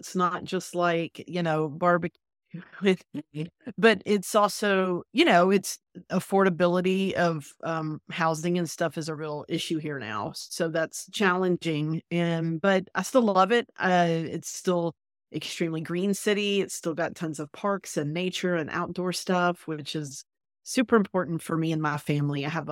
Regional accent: Texas, United States; now in Austin, United States; I am a Texas native and I live in Austin now, but I grew up in Deep East Texas in the woods.

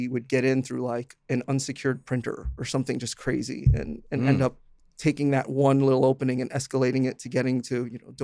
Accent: Union City, New Jersey, United States; So I grew up in Union City. At that time, it was the most densely populated city in the United States.

